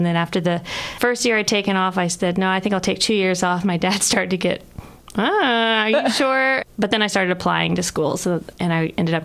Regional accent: Falls Church, Virginia, United States; Falls Church, Virginia.

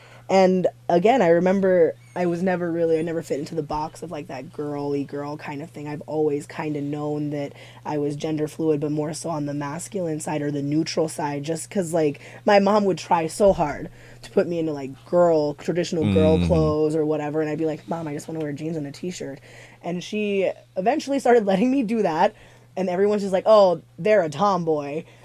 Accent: Texas, United States; I was raised in a very, first of all, I was raised in Texas, super conservative state in the first place.

